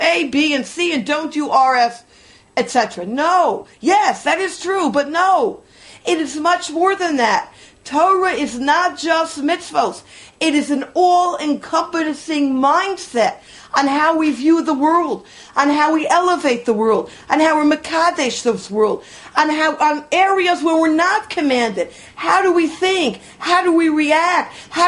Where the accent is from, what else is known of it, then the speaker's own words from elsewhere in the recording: New York, United States; The way I define the sticks, being a New Yorker, is anywhere outside of New York.